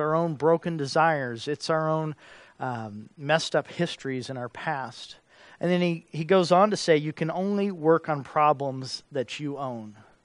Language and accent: English; Kentucky, United States; born there; I was born in Kentucky, and they have Mammoth Cave in Kentucky